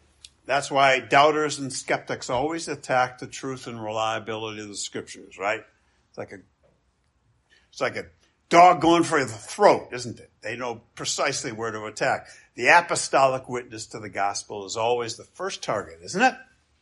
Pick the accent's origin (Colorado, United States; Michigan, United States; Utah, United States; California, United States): Michigan, United States; Grand Rapids; city archives of Grand Rapids, Michigan, where he contracted to build so much of the north end of my hometown.